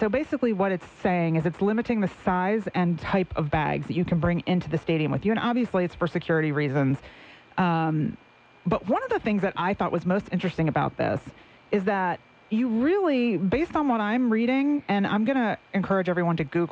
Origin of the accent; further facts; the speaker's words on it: Northeast, United States; Less bad. Come on, people. I'm from the Northeast.